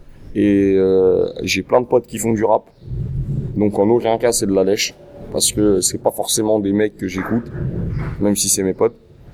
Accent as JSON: {"language": "French", "town": "Val-de-Fontenay", "region": "Île-de-France", "country": "France", "said": "Moi, je suis de Val-de-Fontenay, lui, il est de Montreuil. Donc, on est collés."}